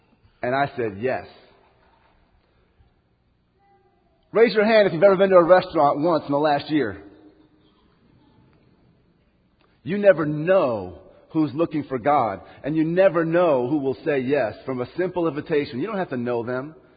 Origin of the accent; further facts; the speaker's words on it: Minnesota, United States; And yeah, I'm from Minnesota, and just to let you know a few things about myself